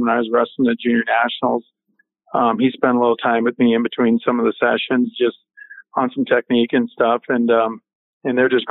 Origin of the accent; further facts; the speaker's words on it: Sidney, Montana, United States; growing up in Sydney, Montana, my high school coach, Guy Melby, believed in that same philosophy.